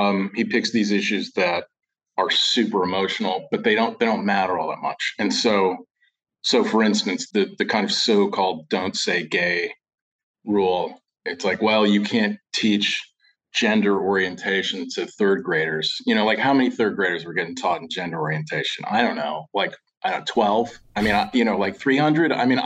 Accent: Cape Canaveral, Florida, United States; also born or lived in Miami, United States; And growing up in Cape Canaveral was the South, and it was a Southern state politically.

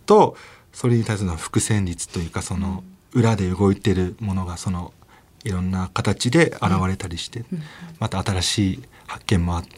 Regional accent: Toyama, Japan; 学生の時は、富山県出身なんで

